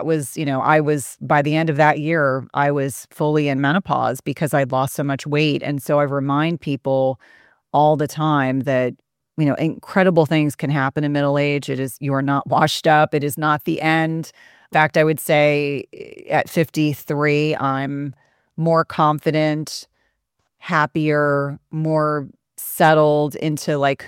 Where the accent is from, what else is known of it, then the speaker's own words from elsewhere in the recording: New Jersey, United States; I grew up in New Jersey. I am not a pushover in any capacity